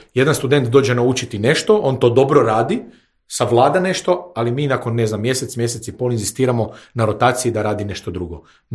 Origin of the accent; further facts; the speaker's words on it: Germany; now in Croatia; ja sam odrastao u Njemačkoj